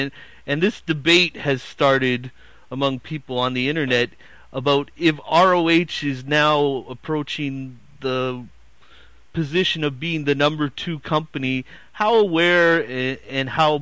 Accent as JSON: {"language": "English", "country": "Canada", "said": "I don't like hockey either, and I'm Canadian, so I'm kind of weird like that."}